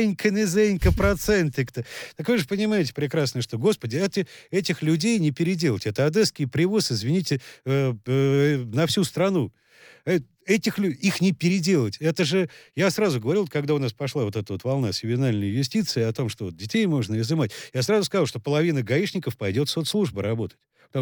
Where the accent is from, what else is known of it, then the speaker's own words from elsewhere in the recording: Moscow, Russia; например, как москвич старый, я только это приветствовал